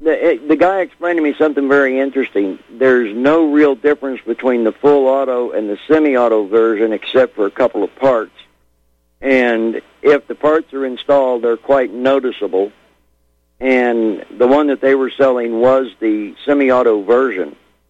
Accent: Monahans, Texas, United States; Teresa was raised in Odessa and I was raised in Monahans, not too far from there.

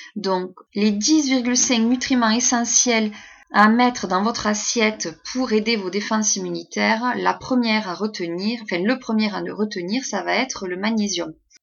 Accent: Occitanie, France; Chez nous en Roussillon, c'est un prétexte pour déguster de nouveaux vins de la région.

